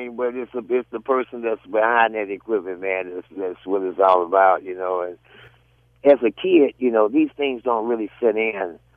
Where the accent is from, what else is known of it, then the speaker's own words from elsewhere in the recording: Gary, Indiana, United States; Gary, growing up in Gary, Indiana, especially back during that time, Gary was a very fast-paced, pretty exciting place, being right next door to Chicago.